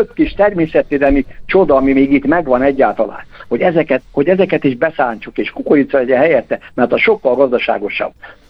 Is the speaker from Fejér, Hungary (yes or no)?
yes; Ercsi, Fejér, Hungary; Csak az én szülőfalomba Ercsit, ahonnan én származom